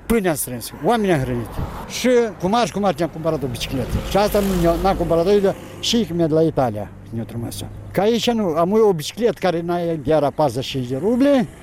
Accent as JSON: {"language": "Romanian", "country": "Moldova", "tie": "born there", "said": "Eu aici m-am născut moldovan, sunt moldovan."}